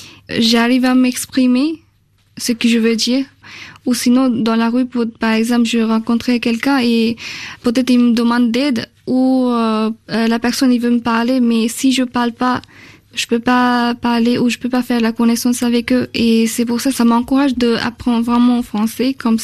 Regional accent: Bangladesh; now in France; Et moi, je viens du Bangladesh.

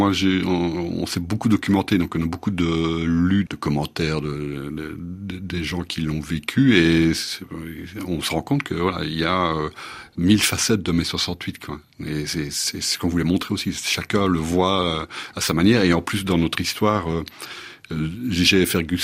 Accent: Belgium; Ben, nous, en tant que Belges

